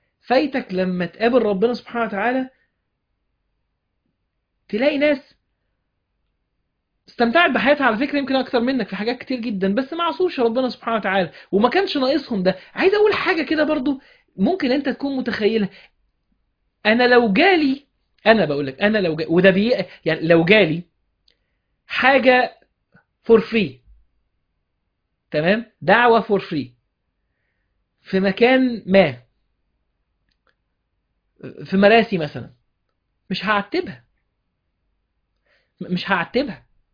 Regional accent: Alexandria, Alexandria Governorate, Egypt; ساعات وانا اسكندراني فعلى الطريق، لاني بروح القاهرة على طول

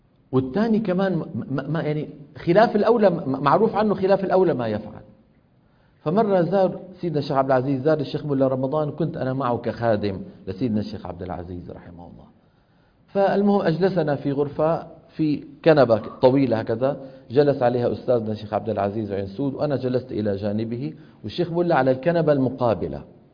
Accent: Damascus, Damascus Governorate, Syria; لما ينزل إلى دمشق اللي هي مدينتي أنا

